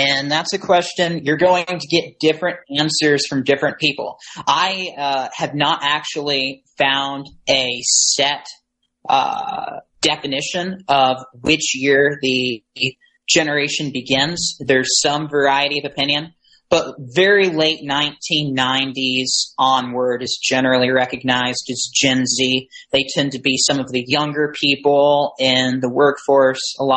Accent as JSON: {"language": "English", "town": "Houston", "region": "Texas", "country": "United States", "tie": "born there", "said": "I was born in Houston, and we went to Pastor Joel Osteen's church."}